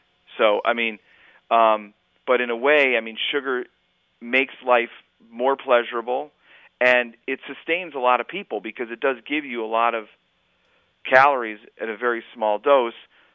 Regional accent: Chicago, Illinois, United States; I grew up in Chicago, and we studied the Age of Exploration as Columbus-driven

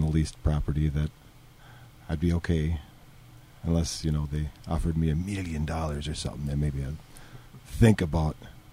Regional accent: West Devlin, Minnesota, United States; You know, I grew up in West Devlin up by Leonidas, and Leonidas is a location. There used to be a school. I grew up across the street from this elementary school.

